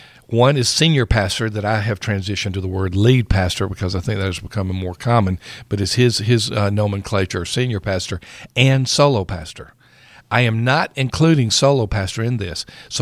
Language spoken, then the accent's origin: English; Union Springs, Alabama, United States; You know, I was born and raised in Union Springs, Alabama.